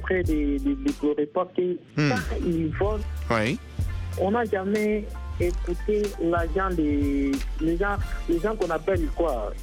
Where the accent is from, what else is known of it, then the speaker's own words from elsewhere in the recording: Kinshasa, DR Congo; Chez nous, quand on parlait souvent des Koulouna, ils volaient souvent n'importe qui, souvent au marché, chez nous, à Zando